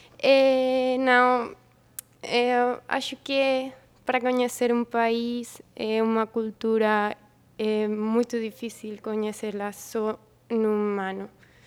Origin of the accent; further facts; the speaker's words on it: Spain; Portuguese is a second language; moved away as an adult; now in Portugal; Eu sou espanhola, então eu decidi vir a Portugal a estudar o meu curso porque eu não conhecia absolutamente nada.